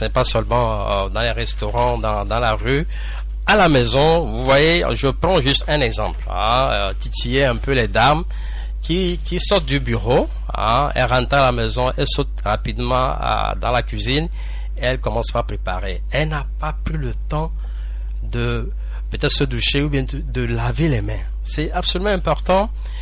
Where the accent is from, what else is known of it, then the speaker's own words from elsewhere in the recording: Togo; chez nous au Togo, en tout cas en Afrique